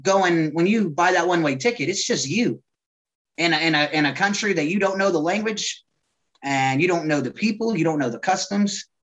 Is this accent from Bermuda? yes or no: yes; Bermuda; born there; I started off a traveler when I was born. I was born in Bermuda.